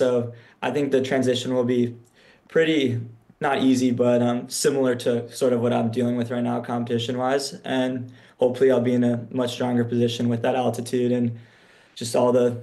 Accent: Salt Lake City, Utah, United States; I'm from Salt Lake, so I originally in high school trained at altitude

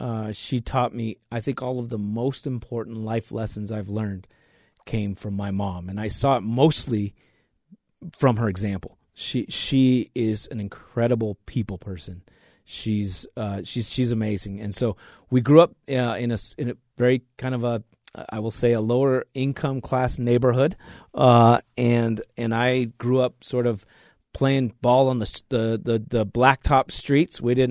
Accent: Albuquerque, New Mexico, United States; also born or lived in Logan, Utah; And my mom and I moved, I was born in Logan, Utah. And after 2 months or so, we moved to Albuquerque, New Mexico. And first of all, I love Albuquerque.

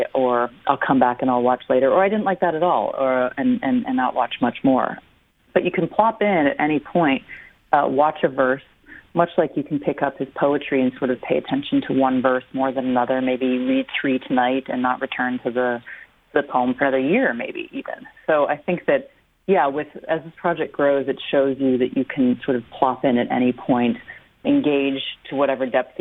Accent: United States; also born or lived in Ethiopia

